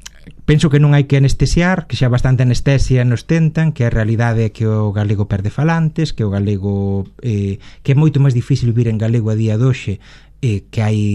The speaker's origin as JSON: {"language": "Galician", "region": "Galicia", "country": "Spain", "said": "Eu son galega"}